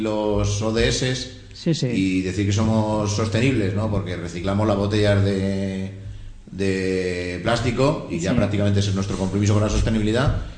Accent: Madrid, Community of Madrid, Spain; born there; padres eran de pueblo y hasta mis padres todo el mundo era de pueblo. Nosotros hemos sido los primeros que hemos nacido en Madrid, ¿no?

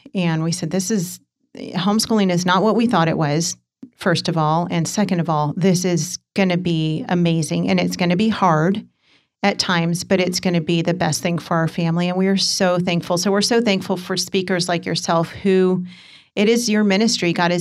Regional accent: California, United States; We're from Los Angeles County. The schools in our area were terrible.

